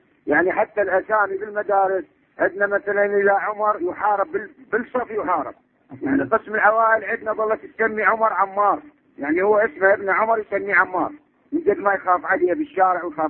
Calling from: Basra, Basra Governorate, Iraq; أنا أتصل بكم من البصرة

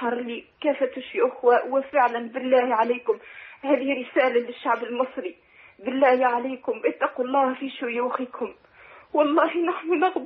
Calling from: Tunisia; أنا أختكم من تونس

